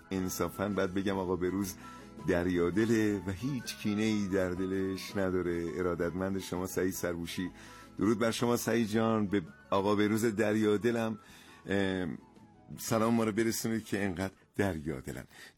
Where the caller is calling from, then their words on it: Bushehr, Iran; شنونده همیشگی شما … از بوشهرم